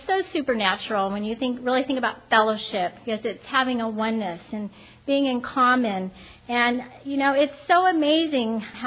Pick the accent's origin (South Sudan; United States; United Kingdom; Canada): United States; Oregon; I'm like, oh, really? I was from Oregon.